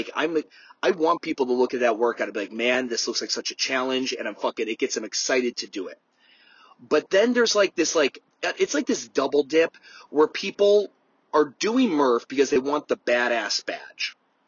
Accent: Charlotte, North Carolina, United States; there's other organizations and certain things that I'll go to in Charlotte, North Carolina, my hometown, and things I'll donate

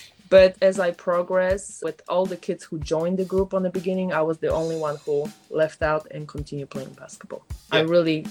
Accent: Poland; English is a second language; now in United States; when I came to from Poland to USA, I was really, really skinny.

